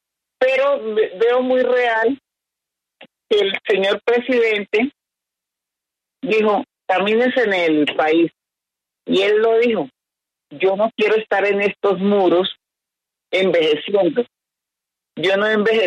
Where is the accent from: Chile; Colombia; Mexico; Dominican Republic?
Colombia; Río fue el mejor momento de nosotros como colombianos.